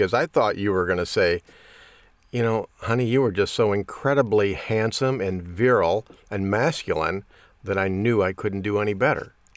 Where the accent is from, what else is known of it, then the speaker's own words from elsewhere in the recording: Midwest, United States; I'm a meat and potatoes kind of guy. I mean, I grew up here in the Midwest, and that's what we eat.